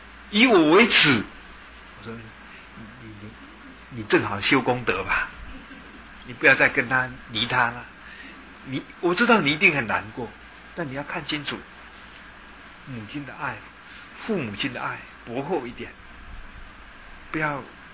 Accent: Taiwan; 其实你以为说你在那我们台湾话讲说骗金啊哈

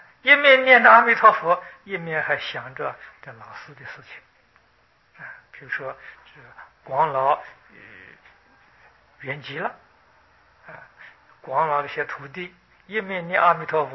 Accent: China

